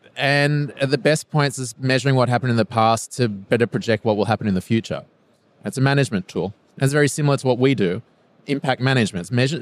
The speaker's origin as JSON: {"language": "English", "country": "Australia", "moved": "yes", "lives_now": "Germany", "said": "Well, as you can hear from my accent, I'm not the typical German. No, I originally come from Australia. I've been here for 6 years. I met my wife, Mutsterana, in Sydney, and found my way to Germany."}